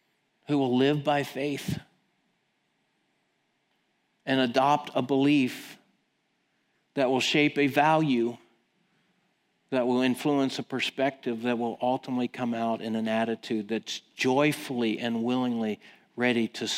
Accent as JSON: {"language": "English", "country": "United States", "said": "Well, I'm an American, and the only way I know to carry a kid is on my back."}